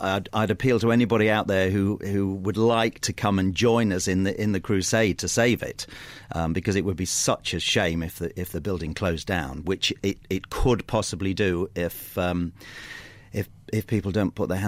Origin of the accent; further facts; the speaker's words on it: Grimsby, Yorkshire and the Humber, United Kingdom; I love, you know, it's my hometown, you know, and my family's here. And I come back as often as I can.